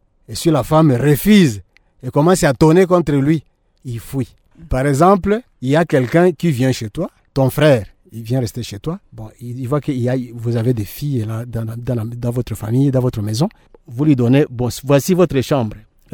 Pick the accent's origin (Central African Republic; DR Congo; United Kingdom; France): DR Congo; Et chez nous, à Boulega, le peuple Lega que nous sommes